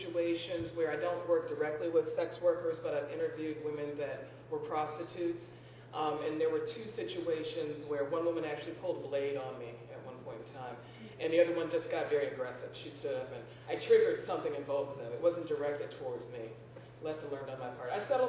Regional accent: Cleveland, Ohio, United States; I'm glad I'm from Cleveland.

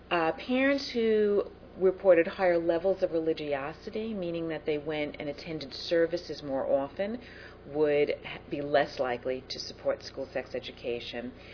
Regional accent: Bronx, New York, United States; I'm from the Bronx, and so we're going really very diverse here.

